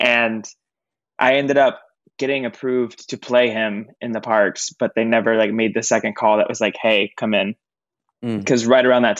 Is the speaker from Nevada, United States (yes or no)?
no; Lakeland, Florida, United States; I am originally from a city called Lakeland in Florida, and I usually tell people that I just say I'm from Disney World because I'm like 30 minutes from Disney